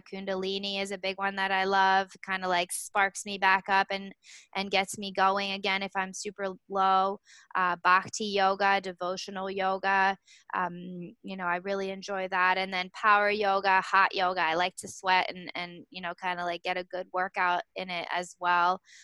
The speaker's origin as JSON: {"language": "English", "country": "France", "second_language": "English", "said": "So Marcus came from Spain, I came from France. We didn't really speak English well. I spoke no English."}